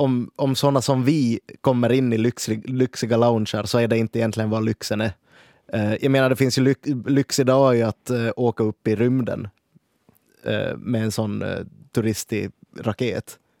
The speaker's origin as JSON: {"language": "Swedish", "town": "Nykarleby", "region": "Ostrobothnia", "country": "Finland", "said": "Jag är från Nykave, det var höjden på fröjden att få till Vasa"}